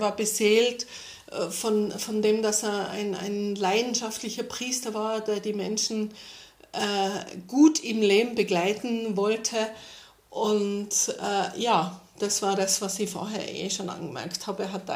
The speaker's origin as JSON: {"language": "German", "region": "Tyrol", "country": "Austria", "said": "Als Tirolerin muss ich Knödel sagen."}